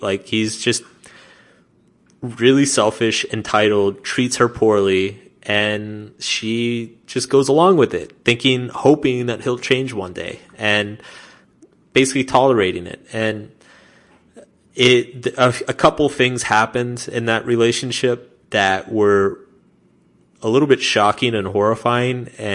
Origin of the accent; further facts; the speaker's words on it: United States; And so for me as an American, like that felt like a very intense exaggeration of a lot of the problems that happen in the US.